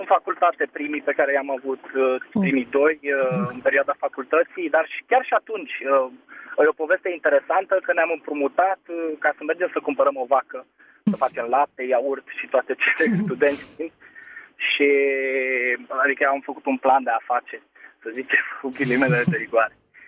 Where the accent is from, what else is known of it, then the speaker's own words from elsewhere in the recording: Bucharest, Romania; sunt din București.